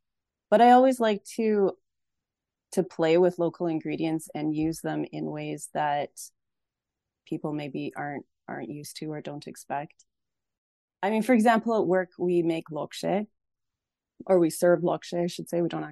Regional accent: Rocky Mountains, Canada; I'm originally from Canada, from the Rocky Mountains, very small town in the middle of nowhere, not even from town, from a farm.

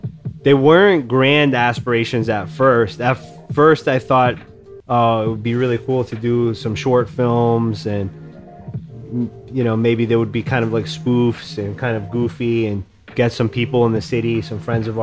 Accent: New York City, New York, United States; I'm originally from Pelham Parkway, but right now we're based in the South Bronx

